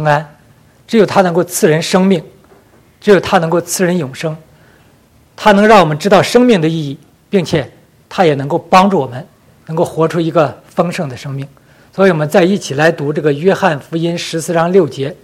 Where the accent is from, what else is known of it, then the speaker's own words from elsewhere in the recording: China; 特别是我们从大陆来的这些同胞们，从小都受那个无神论的意识形态、马克思主义那些东西